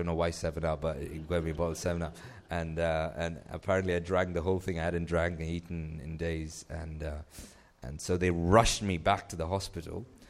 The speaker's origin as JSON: {"language": "English", "country": "Nigeria", "tie": "born there", "said": "I was born in Nigeria. That's where my parents worked when I was born."}